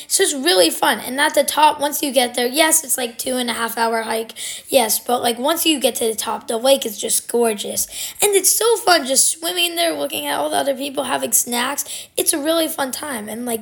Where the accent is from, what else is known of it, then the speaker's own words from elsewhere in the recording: Brunswick, Maine, United States; I'm from Brunswick, Maine.